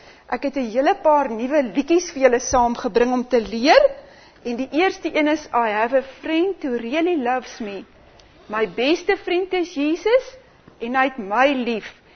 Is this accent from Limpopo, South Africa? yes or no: yes; Modimolle, Limpopo, South Africa; Weet julle, ons kom van Nylstroom af, maar hoekom is ek so lief vir Nylstroom?